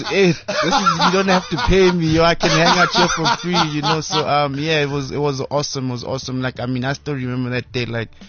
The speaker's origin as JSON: {"language": "English", "town": "Mahikeng", "region": "North West", "country": "South Africa", "tie": "born or raised there", "moved": "as an adult", "said": "was born in Mafutan, born and raised in Mafutan, but I always claim Lesotho."}